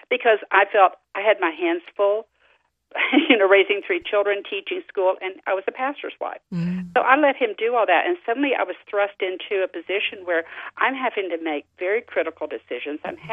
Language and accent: English; Houston, Texas, United States; born there; Well, I was born in Houston, Texas, but it was because my dad was stationed at Ellington Air Force Base. Mm. So basically, I have lived all over the world. I grew up in a military family.